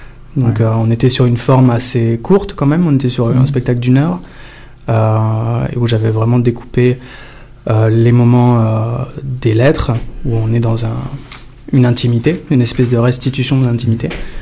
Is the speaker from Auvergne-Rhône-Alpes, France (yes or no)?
yes; Lyon, Auvergne-Rhône-Alpes, France; Je viens de Lyon.